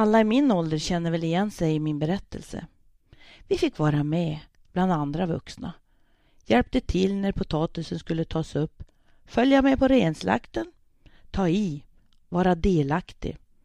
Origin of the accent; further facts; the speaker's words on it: Saxnäs, Västerbotten County, Sweden; Jag är same. Född och uppvuxen i Saxnäs Marsfjäll. Född det berömda året med bland annat Ingmar Stenmark, Björn Borg, Thomas Wassberg, Linda Haglund, Frank Andersson.